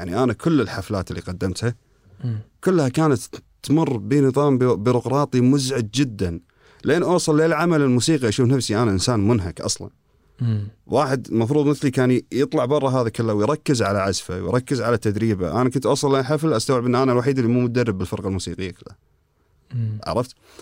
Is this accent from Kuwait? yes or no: yes; Kuwait; also born or lived in United Kingdom